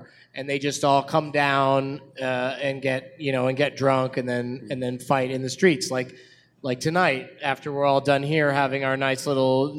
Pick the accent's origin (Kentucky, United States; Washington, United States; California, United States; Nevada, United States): California, United States; El Cajon; Yeah. I grew up out in the El Cajon, La Mesa area.